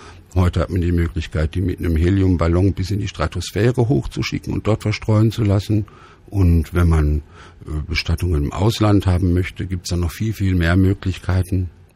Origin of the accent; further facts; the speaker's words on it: North Rhine-Westphalia, Germany; Ich komme ja aus dem Rheinland, aus dem Ruhrgebiet